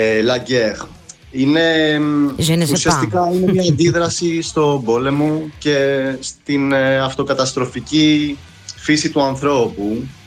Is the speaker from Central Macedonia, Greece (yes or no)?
no; Athens, Attica, Greece; Είμαστε τρία μέλη από Αθήνα.